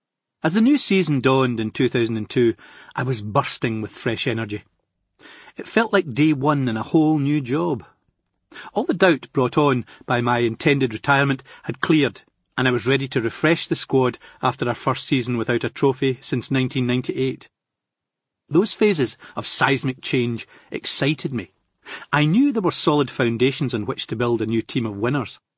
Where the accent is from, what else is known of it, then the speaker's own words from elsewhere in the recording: Glasgow, Scotland, United Kingdom; my hometown of Glasgow. To me, that would have been special, playing in my birthplace